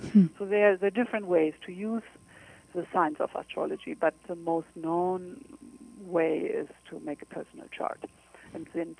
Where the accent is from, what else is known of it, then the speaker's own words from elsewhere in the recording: Germany; English is a second language; now in United States; Well, as you can tell, I am not true American. Mm-hmm. I'm from Europe, actually from Germany.